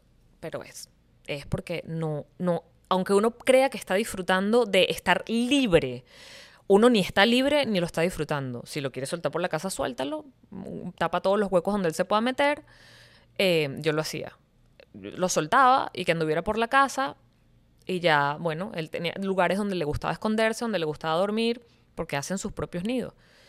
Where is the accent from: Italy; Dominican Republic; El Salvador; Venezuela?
Venezuela; Pero, por ejemplo, en mi país, Venezuela, no hay santuarios, hay zoológicos.